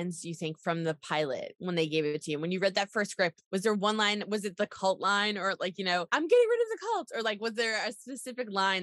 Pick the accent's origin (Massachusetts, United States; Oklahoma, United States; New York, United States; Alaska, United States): New York, United States; I'm a New Yorker.